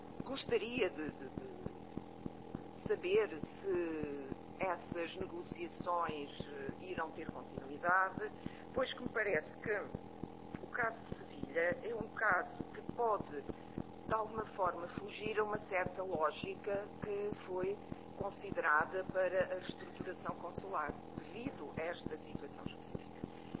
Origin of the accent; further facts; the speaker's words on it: Portugal; enquanto portuguesa